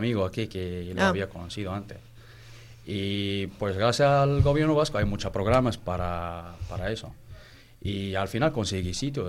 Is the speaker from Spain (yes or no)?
no; Morocco; Sí, soy de Marruecos.